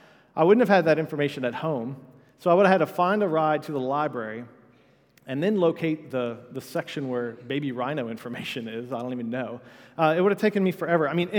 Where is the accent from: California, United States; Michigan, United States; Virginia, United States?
Virginia, United States; Virginia Beach; I grew up in Virginia Beach, in a suburb of Virginia Beach